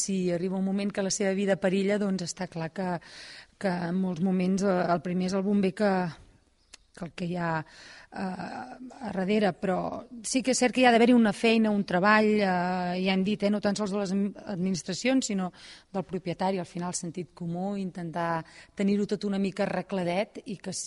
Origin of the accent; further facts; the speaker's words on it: Manresa, Catalonia, Spain; now in Berguedà, Spain; que és una zona que em conec molt també, perquè jo soc de Manresa